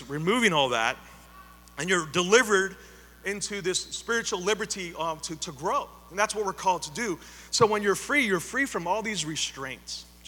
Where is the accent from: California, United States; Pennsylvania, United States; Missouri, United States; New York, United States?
Pennsylvania, United States; Beaver Falls; I grew up in Beaver Falls, PA. Some of my friends were caught up in some really tough stuff.